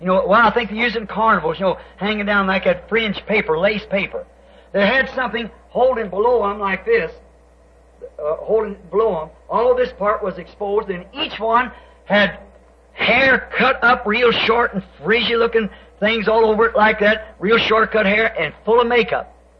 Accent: United States; Now, I am an American.

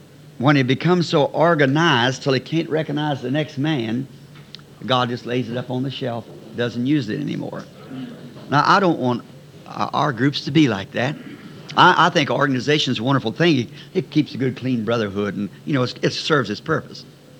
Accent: United States; As an American, I abide by the laws.

